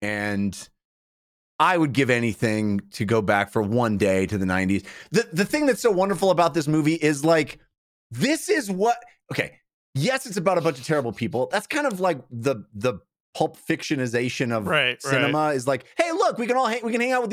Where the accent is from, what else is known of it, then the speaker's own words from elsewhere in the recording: California, United States; You know, growing up in the Bay Area, there was postcards for raves.